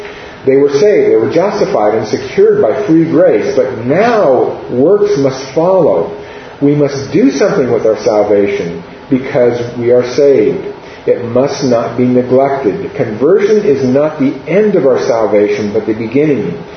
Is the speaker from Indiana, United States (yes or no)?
no; Astoria, Oregon, United States; I want to use an illustration of where I grew up on the Oregon coast. Astoria is 10 miles from the Pacific Ocean.